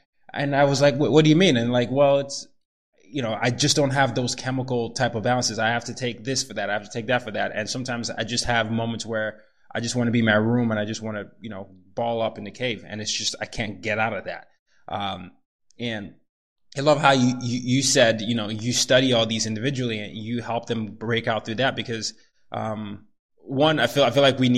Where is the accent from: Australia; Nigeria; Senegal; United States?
Nigeria; So I'm Nigerian, by the way, in case you didn't.